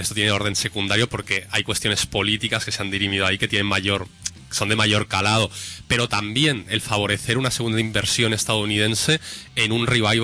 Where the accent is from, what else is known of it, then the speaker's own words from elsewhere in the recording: Burgos, Castile and León, Spain; en este caso burgalés, pues que es mi pueblo también